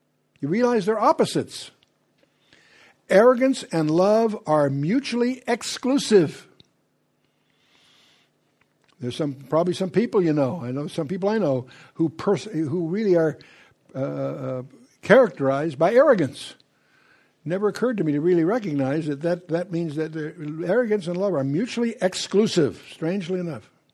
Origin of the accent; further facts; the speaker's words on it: United States; I'm tiptoeing here because I'm an American